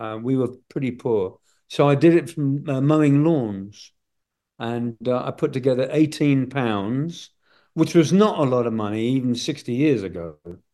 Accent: England, United Kingdom; But anyway, yes, I am English to the core.

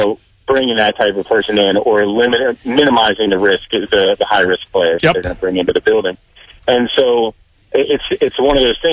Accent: Cincinnati, Ohio, United States; now in Denver, United States; I did, yeah. I grew up there. I live in Denver now, but yeah, I grew up in Cincinnati.

